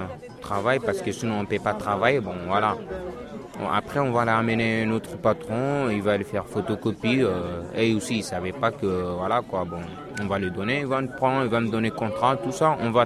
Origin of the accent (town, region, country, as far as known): Mali; now in France